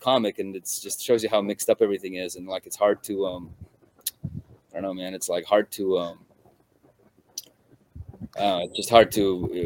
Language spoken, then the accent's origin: English; United States; because I'm Russian, and you know, and I grew up in America, and you know, my half of my family is Russian.